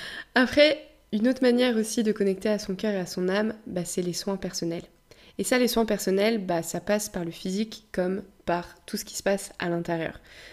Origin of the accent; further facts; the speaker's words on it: Brittany, France; Moi, quand je rentre chez moi en Bretagne et que je vais sur la côte sauvage